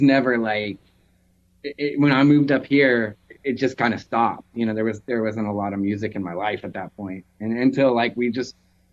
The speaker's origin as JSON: {"language": "English", "town": "Nashville", "region": "Tennessee", "country": "United States", "said": "I'm from Nashville and he's from Pennsylvania."}